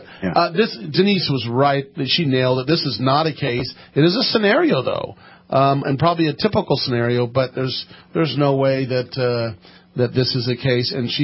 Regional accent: Sacramento, California, United States; And I grew up in the Sacramento area, and I'm telling you right now, it was hilarious.

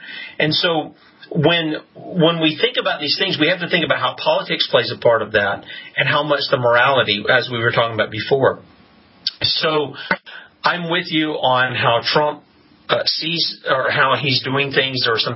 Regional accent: South Carolina, United States; And I'm a good old Southern boy, okay? I'm from South Carolina.

